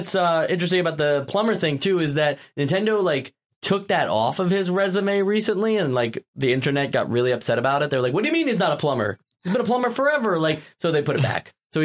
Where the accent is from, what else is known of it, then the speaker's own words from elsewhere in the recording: New York City, New York, United States; We're all from New York City.